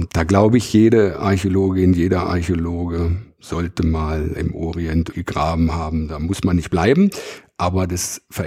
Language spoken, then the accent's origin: German; Karlsruhe, Baden-Württemberg, Germany; Als Badner in die Landeshauptstadt zu kommen, aber ist natürlich komplett albern. Aber tatsächlich ist man in Karlsruhe natürlich schon ein bisschen so groß geworden aus der Rivalität Karlsruhe, Stuttgart, Badner, Schwaben.